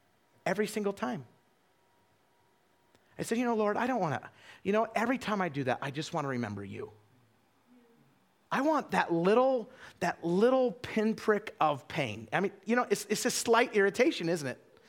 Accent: Idaho, United States; I grew up in Idaho. I knew a lot of Bible facts.

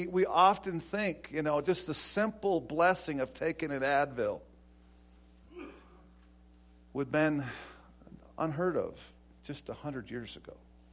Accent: Montana, United States; Fort Benton lies on the Missouri River, just about, 60, 70 miles from my hometown.

